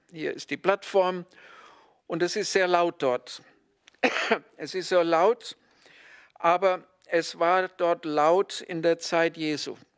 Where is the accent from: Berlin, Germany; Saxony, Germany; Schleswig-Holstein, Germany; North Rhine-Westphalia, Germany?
North Rhine-Westphalia, Germany; Siegen; ich komme aus Siegen.